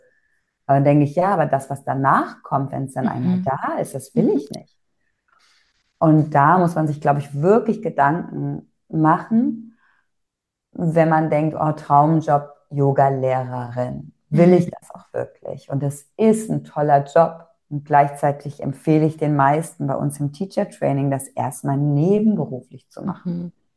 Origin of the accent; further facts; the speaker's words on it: North Rhine-Westphalia, Germany; wo ich herkomme. Nordrhein-Westfalen, Sauerland, Eifel.